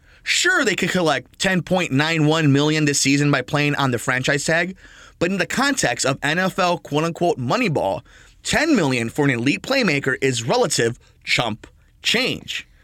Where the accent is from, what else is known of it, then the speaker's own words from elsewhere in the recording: Chicago, Illinois, United States; obviously being Bears fans, growing up in Chicago